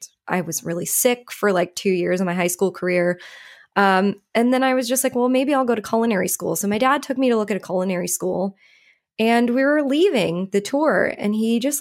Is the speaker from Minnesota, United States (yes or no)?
no; Hawaii, United States; I grew up in Hawaii. I was one of very few white kids.